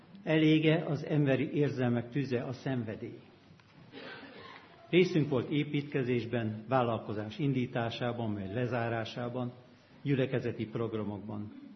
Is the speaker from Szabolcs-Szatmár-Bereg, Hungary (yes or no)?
no; Miskolc, Borsod-Abaúj-Zemplén, Hungary; Én Miskolcról kerültem oda